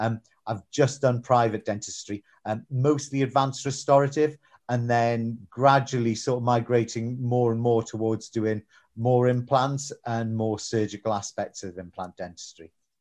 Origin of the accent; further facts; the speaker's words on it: North East England, United Kingdom; I'm from the Northeast originally and sort of migrated back here like a bit like a homing pigeon.